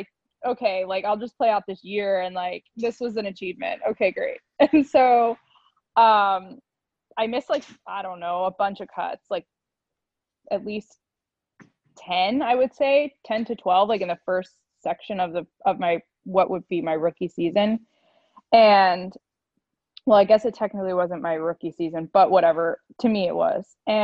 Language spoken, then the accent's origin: English; New Jersey, United States; I grew up in New Jersey and not super close to Atlantic City